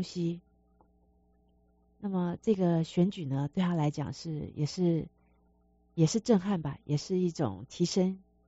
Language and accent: Chinese; northern China, China; now in Seattle, United States; 我是北方人，又是理科生